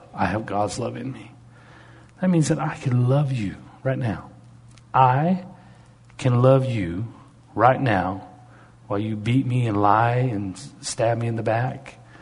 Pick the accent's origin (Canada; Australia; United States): Canada; And I'm Canadian. Canadians drive, hey, you're in my space, back off.